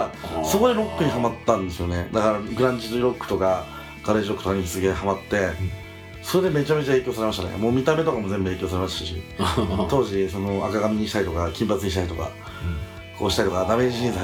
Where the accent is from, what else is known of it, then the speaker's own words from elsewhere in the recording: Tokyo, Japan; その東京に生まれ育ったわけなんですけど